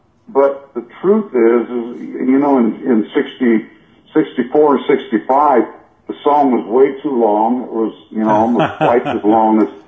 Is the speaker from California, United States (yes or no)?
yes; Santa Ana, California, United States; Well, we were both raised in Orange County. Bobby was from Anaheim, and where Disneyland is, and I was from Santa Ana.